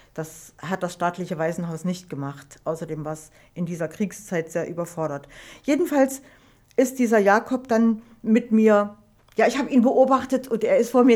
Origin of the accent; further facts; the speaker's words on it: Eisenach, Thuringia, Germany; ich bin ja in Eisenach zur Schule gegangen.